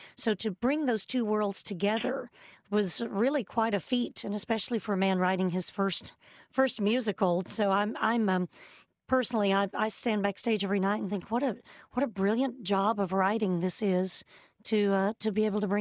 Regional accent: Texas, United States; I'm a Texan, but my family roots are Tennessee Volunteers. So we have some similarities in our accent

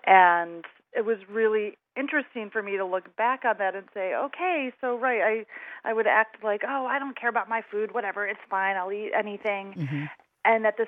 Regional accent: Michigan, United States; So I grew up outside of Flint, Michigan, a little rural town

